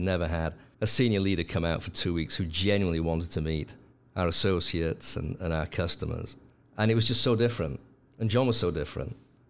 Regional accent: Manchester, North West England, United Kingdom; when I was growing up in Manchester.

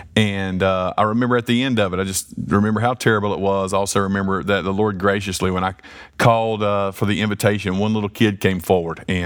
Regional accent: Lexington, United States; I live here now in my hometown of Lexington.

